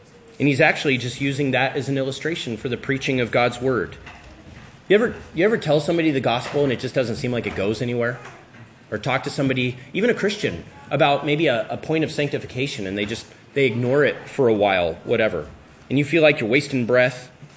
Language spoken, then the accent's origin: English; Tri-Cities, Washington, United States; also born or lived in Louisville, Kentucky; I grew up in the Tri-Cities, so we got the Columbia River, massive river. And then we lived in Louisville, Kentucky, right next to the Ohio River.